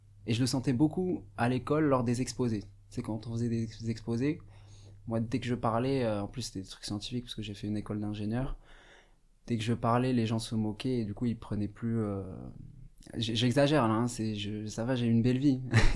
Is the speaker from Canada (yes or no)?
no; Casablanca, Casablanca-Settat, Morocco; moved away as an adult; now in France; Moi, je suis marocain, je suis né là-bas, Casablanca. Je suis arrivé en France à 18 ans. Et là, je suis toujours en France, j'ai 32 ans, je suis toujours en France.